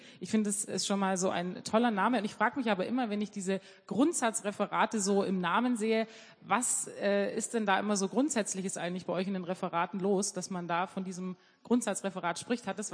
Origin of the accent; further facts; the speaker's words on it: Holzgerlingen, Baden-Württemberg, Germany; Wir haben vorhin festgestellt, wir kommen aus derselben Ecke. Wir kommen nämlich aus Holzgörlingen und nicht aus Ulm.